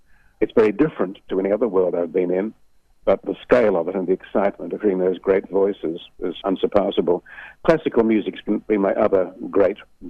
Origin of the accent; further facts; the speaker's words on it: Maitland, New South Wales, Australia; I grew up in Maitland in the Hunter Valley, and it was not a great cultural hub, I must say, in those days.